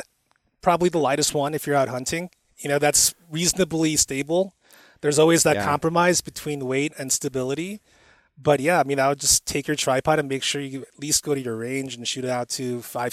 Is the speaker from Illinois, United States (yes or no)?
yes; Chicago, Illinois, United States; also born or lived in Korea; she's growing up so different than how I grew up in Chicago or in Korea.